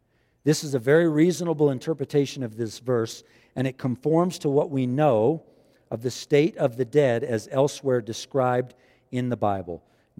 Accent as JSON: {"language": "English", "town": "Glendale", "region": "California", "country": "United States", "tie": "born there", "said": "I was born in Glendale, California."}